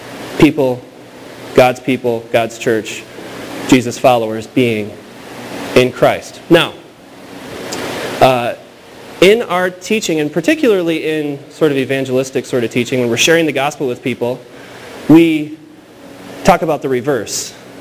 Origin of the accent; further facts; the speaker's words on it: Rockford, Illinois, United States; I grew up in Rockford, Illinois, but my best friend moved to California while I was away